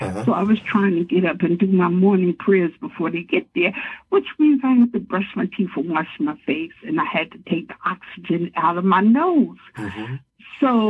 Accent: New Jersey, United States; I grew up in North New Jersey.

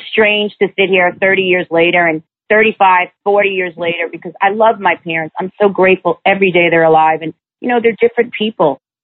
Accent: New York, United States; For me, I grew up in New York.

